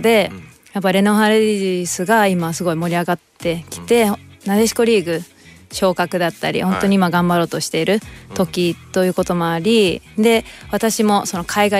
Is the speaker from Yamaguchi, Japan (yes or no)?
yes; Yamaguchi, Japan; それがさらに地元山口でできるっていうこともあって